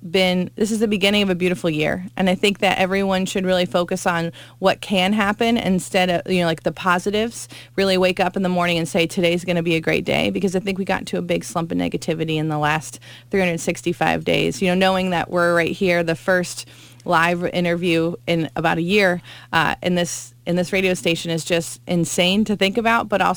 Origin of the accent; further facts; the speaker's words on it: Iowa, United States; also born or lived in New York City / Maine / New Jersey / Rhode Island; I'm from Iowa. I've lived in New York City. I lived in Maine, New Jersey, Rhode Island, all over the place.